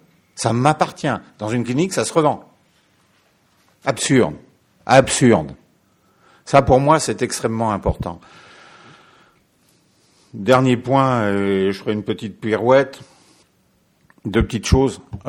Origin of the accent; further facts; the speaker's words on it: Saint-Brieuc, Brittany, France; Les territoires chez moi en Bretagne du côté de Saint-Brieuc n'ont rien à voir avec les territoires des Hauts-de-Seine où j'ai pratiqué dans ma jeunesse.